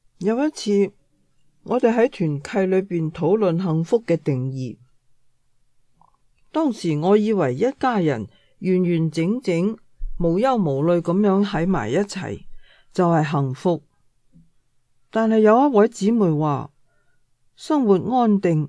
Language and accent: Chinese; Shanghai, China; now in Hong Kong; 1999年的圣诞节，我由上海来到香港探望我的丈夫。